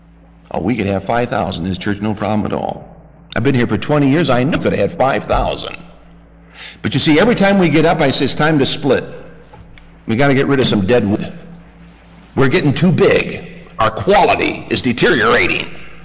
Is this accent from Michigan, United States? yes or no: yes; Michigan, United States; I say Michigan because I was born in Michigan, raised there.